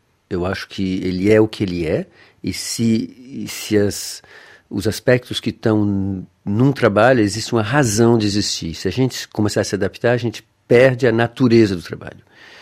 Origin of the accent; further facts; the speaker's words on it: Brazil; E eu acho que isso, por exemplo, é um dos aspectos que eu tenho como brasileiro que eu boto no meu trabalho, que eu incluo de uma maneira até voluntária.